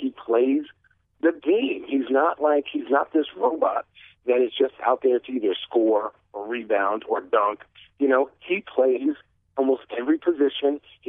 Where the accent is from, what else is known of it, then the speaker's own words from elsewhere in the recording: Phoenix, Arizona, United States; I love playing for the Suns, and you know, how much basketball means to me to be able to play in my hometown.